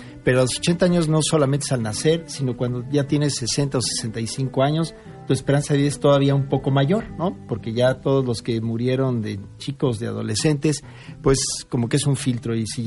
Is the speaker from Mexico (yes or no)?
yes; Mexico; es lo que podemos como mexicanos, entre todos, solidariamente pagando nuestros impuestos